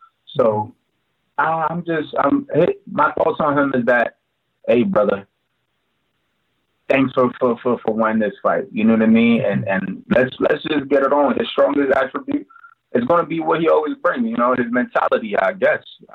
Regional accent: Monrovia, Montserrado, Liberia; I'm originally from Monrovia, Liberia. That's in West Africa, near Ghana, Nigeria, near Sierra Leone.

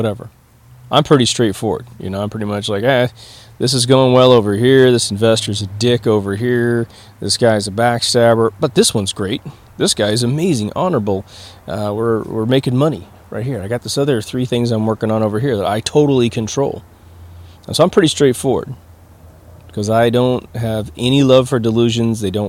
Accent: Kansas, United States; My hometown got had with emus, the ostrich thing that's a little bit different than an ostrich, because emu meat's actually really delicious and wonderful. And they tried to do the emu farm thing in the middle of Kansas.

